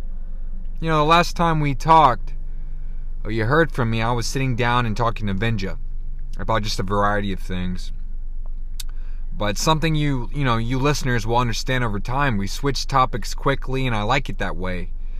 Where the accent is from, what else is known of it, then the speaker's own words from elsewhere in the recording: Georgia, United States; Although I was born in Georgia and spent the majority of my early childhood in the beautiful Peach State.